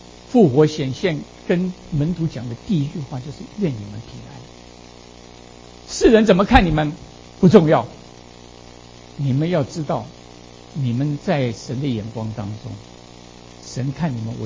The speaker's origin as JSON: {"language": "Chinese", "country": "China", "said": "尤其是我们中国人，我们总是希望把我最完美的、最光鲜的、最亮丽的一面带到弟兄姊妹的面前"}